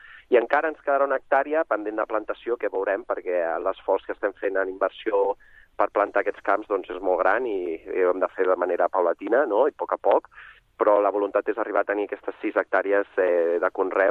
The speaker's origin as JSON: {"language": "Catalan", "region": "Catalonia", "country": "Spain", "tie": "born or raised there", "said": "jo sóc fill del Vallès Occidental"}